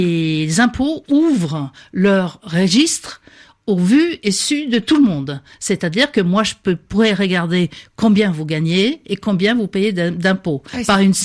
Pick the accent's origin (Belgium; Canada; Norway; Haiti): Norway; French is a second language; chez moi en Norvège, je sais que ça peut paraître dingue en France